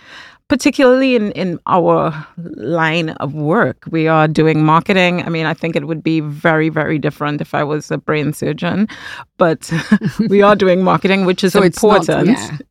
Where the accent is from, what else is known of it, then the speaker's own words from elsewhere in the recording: Trinidad & Tobago; being from the Caribbean and coming from growing up in Trinidad and Tobago